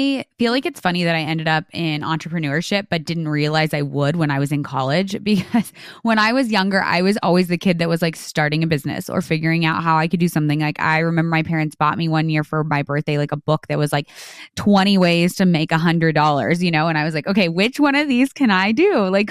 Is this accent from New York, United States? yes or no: no; New Mexico, United States; In New Mexico. So Eastern New Mexico. So I'm like right on the Texas border.